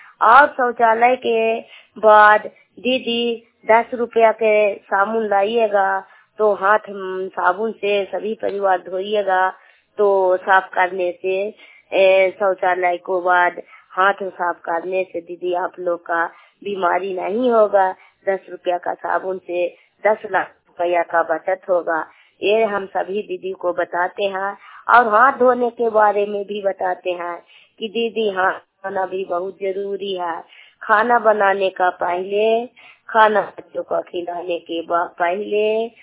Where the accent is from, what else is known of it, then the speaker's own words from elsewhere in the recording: Jaipur, Bihar, India; मैं जयपुर गांव की रहने वाली हूँ। सीएम की काम करती हूँ, हरराव दलांदा जिला को रहने वाली हूँ।